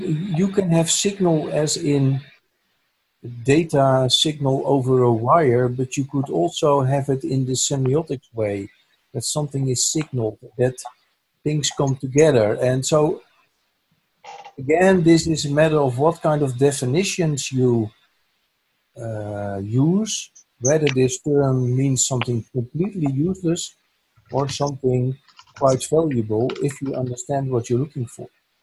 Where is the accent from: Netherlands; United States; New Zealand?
Netherlands; English is a second language; I'm from the Netherlands.